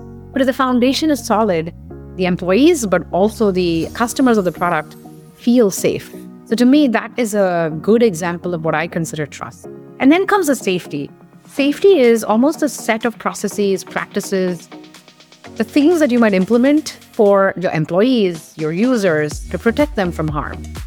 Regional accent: Mumbai, Maharashtra, India; I grew up in Mumbai, or Bombay as it was known back then. The city of Mumbai shaped me

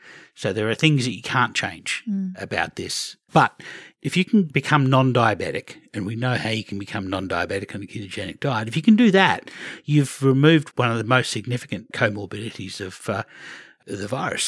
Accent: Queensland, Australia; when I was growing up in Queensland, my ancestors didn't come from Queensland, Australia

